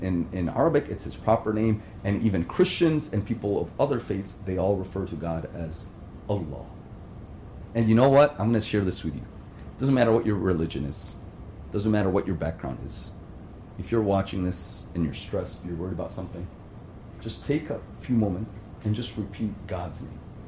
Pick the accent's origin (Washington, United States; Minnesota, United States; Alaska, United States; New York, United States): New York, United States; Buffalo; You know, I grew up in Buffalo, New York. Now I'm here in Florida.